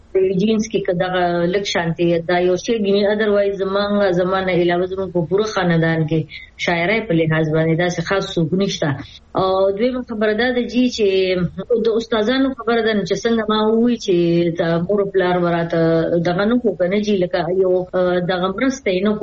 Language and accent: Pashto; Khyber Pakhtunkhwa, Pakistan; زما بنیادی تعلق د خیبر پختونخوا د زبرسوابه ضلع یو کلی زیدی سره زما تعلق دی.